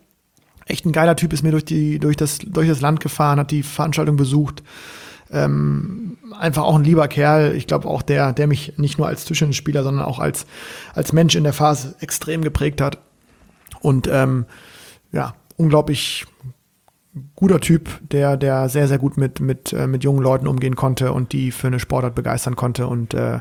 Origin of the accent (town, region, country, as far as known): Bremen, Germany